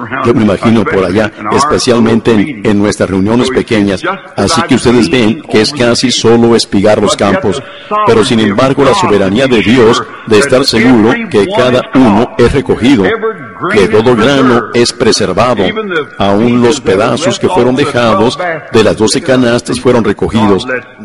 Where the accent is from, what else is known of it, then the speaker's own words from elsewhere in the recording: Louisville, Kentucky, United States; en Louisville, cuando él estuvo en mi ciudad natal